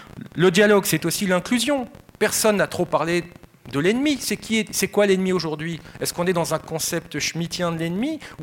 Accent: France; puisque je suis français

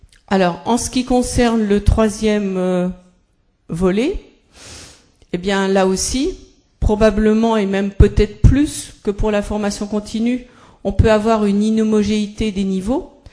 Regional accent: France; on n'est pas là pour aller faire du push parce qu'on est français

